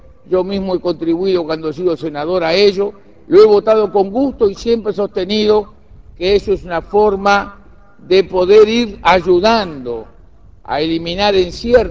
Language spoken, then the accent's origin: Spanish; Uruguay; como uruguayo estoy orgulloso